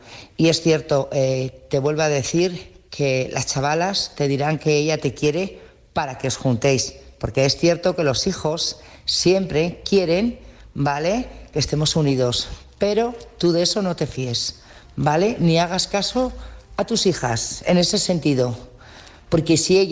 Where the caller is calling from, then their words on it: Burgos, Castile and León, Spain; de Burgos y mi audio es para